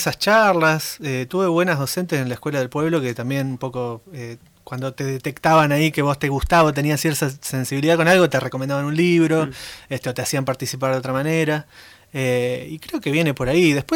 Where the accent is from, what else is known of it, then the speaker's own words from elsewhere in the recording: Sastre, Santa Fe, Argentina; yo nací en Santa Fe, pero me crié en un pueblito que se llama Sastre